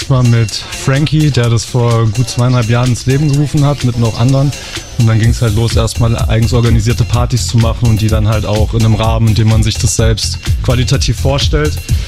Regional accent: Baden-Württemberg, Germany; Also wir kommen aus Heidelberg und Mannheim.

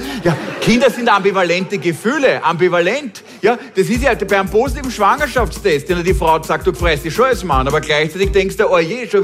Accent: Austria; Ich bin ein echter Österreicher.

